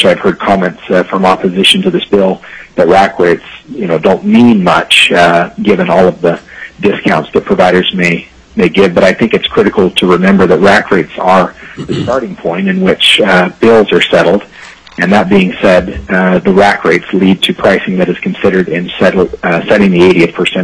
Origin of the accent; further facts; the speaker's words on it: Anchorage, Alaska, United States; I'm from Anchorage.